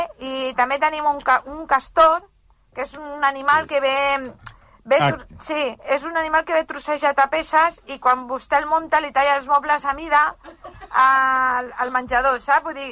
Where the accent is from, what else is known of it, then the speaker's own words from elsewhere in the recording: Cornellà, Catalonia, Spain; soc de Cornellà de tota la vida. Jo, en realitat